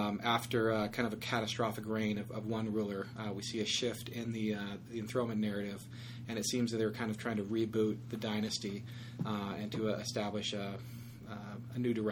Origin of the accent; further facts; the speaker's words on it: Long Beach, California, United States; Born and raised in Long Beach, yeah.